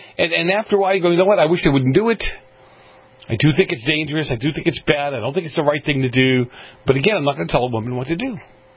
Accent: Massachusetts, United States; I grew up in Massachusetts, right?

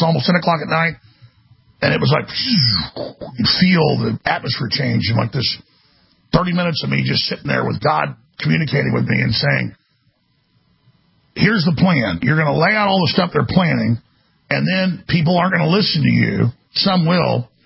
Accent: Dallas, Texas, United States; where I grew up in Dallas.

